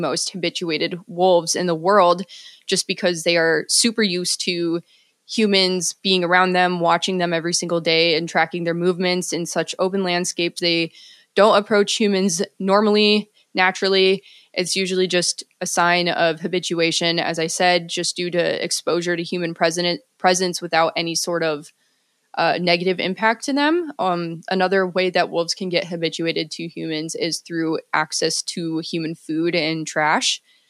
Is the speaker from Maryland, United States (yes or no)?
no; Illinois, United States; moved away; So I grew up in Northern Illinois, and I don't really know exactly when it started, but I have always had this deep fascination with animals, but wolves specifically. And in Illinois, we really don't have wolves. So as soon as I could, I moved to Montana